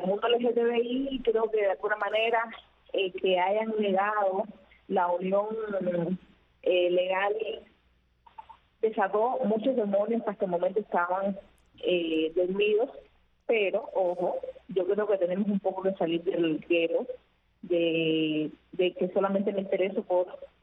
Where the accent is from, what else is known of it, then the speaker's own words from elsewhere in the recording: Cuba; creo que también es una característica de nosotros como cubanos, ¿no?